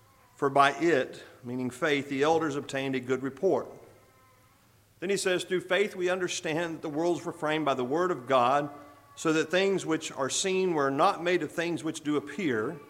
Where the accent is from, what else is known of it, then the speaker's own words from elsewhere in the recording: Texas, United States; and I'm from West Texas. I was a Red Raiders fan